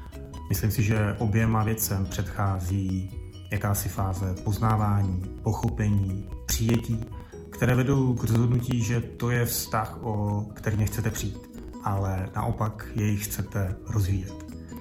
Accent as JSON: {"language": "Czech", "town": "Ostrava", "region": "Moravian-Silesian Region", "country": "Czechia", "tie": "born or raised there", "said": "je mi 42 let. Narodil jsem se a žiju v Ostravě."}